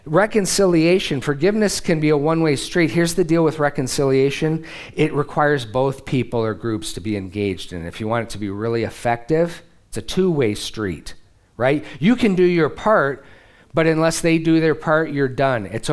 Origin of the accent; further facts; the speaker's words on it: Great Lakes, United States; It was a wonder to me because I'm from the Great Lakes. We got too much water and rain. Everything's green and humid.